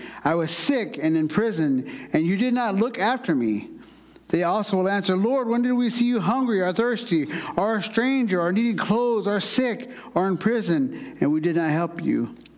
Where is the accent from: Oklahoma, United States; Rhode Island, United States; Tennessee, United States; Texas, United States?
Oklahoma, United States; As they say in my language, I am from Oklahoma, and I'm a Choctaw from Oklahoma. That's my tribe.